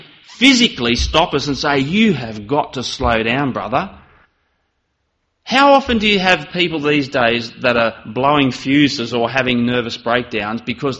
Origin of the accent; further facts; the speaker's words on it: East Coast, Australia; accent: lazy drawl; I'm from the East Coast and I have a really lazy drawl.